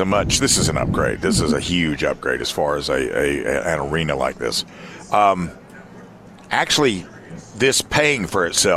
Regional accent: Columbia, South Carolina, United States; Well, but I mean, I come from Columbia. We used to have the Carolina Coliseum.

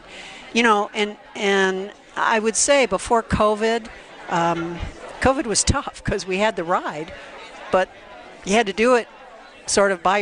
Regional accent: Ohio, United States; also born or lived in Denver, United States / Pittsburgh, United States; I grew up in Ohio. I was a big Browns fan. I suffered for that mightily. I moved to Denver.

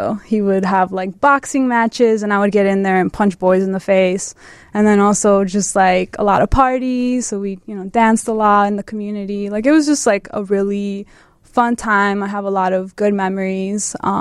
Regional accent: Chicago, Illinois, United States; born there; also born or lived in Guatemala; I was born here in Chicago

